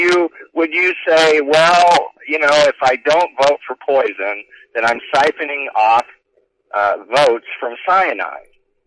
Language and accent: English; Ralston, Nebraska, United States; I was born in Omaha, raised in Ralston, Nebraska.